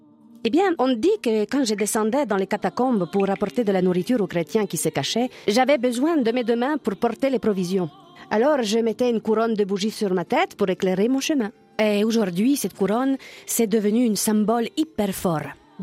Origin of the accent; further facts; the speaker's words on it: Syracuse, Sicily, Italy; French is a second language; Et chez moi, en Sicile, ma fête est super vivante. À Syracuse, Il y a des processions incroyables